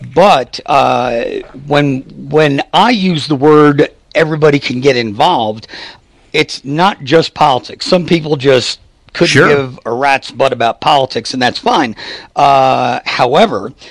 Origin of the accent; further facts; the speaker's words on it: Yonkers, New York, United States; I was actually born in New York City, and then I lived most of my life in Westchester County, which is the suburbs of New York, in Yonkers and Larchmont. Went to Mamaroneck High School.